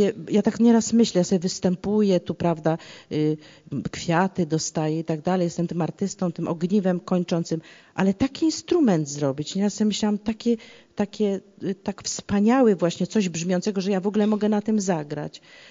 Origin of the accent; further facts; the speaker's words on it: Iran; ja przyjechałam z Iranu, tam musiałam w szmatkach na głowie, nie mogłam śpiewać